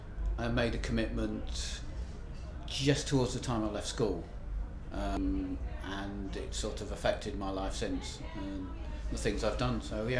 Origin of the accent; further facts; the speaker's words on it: London, United Kingdom; also born or lived in Preston; I'm 50, honest. And I come from Preston in Lancashire, although I am actually from London, originally.